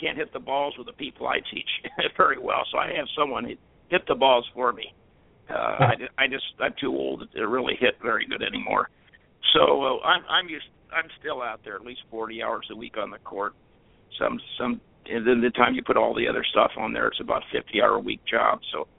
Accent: Decatur, Illinois, United States; Well, I'm just downstate Illinois in Decatur.

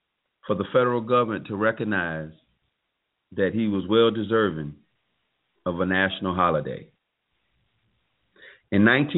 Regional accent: South Carolina, United States; The last state to observe the holiday is my home state of South Carolina.

